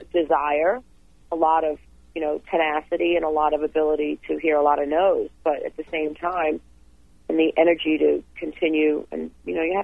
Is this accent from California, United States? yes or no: no; New York, United States; I grew up in an apartment, so our neighbors, whatever was blasting out. And for me, I grew up in New York, so it was WABC radio